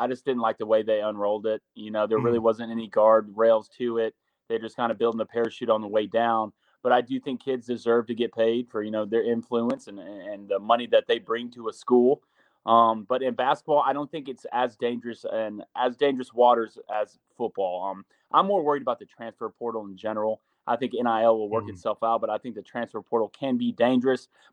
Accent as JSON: {"language": "English", "town": "Auburn", "region": "Alabama", "country": "United States", "said": "You know, I'm from Auburn, Alabama. You know, Auburn hasn't always been the greatest in basketball"}